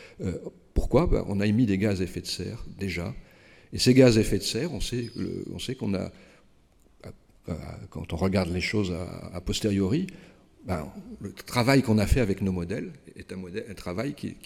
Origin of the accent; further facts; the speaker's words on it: Paris, Île-de-France, France; parce que moi je suis parisien